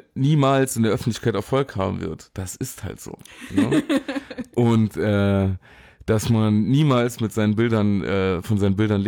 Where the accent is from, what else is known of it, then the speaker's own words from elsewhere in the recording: Saarland, Germany; da kann man sagen als Saarländer